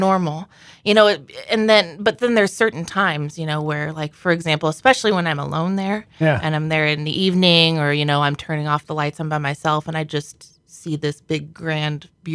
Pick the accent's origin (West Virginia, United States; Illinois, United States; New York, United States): Illinois, United States; Galesburg; growing up in Galesburg, a lot of things that you hear are like, oh, there's nothing to do here. Let's go to Peoria.